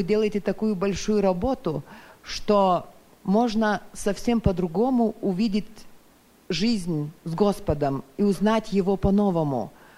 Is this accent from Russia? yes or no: no; Lithuania; now in Norway; я приехала из Норвегии, но я сама литовка, и с Богом встретилась в 1991 году в Литве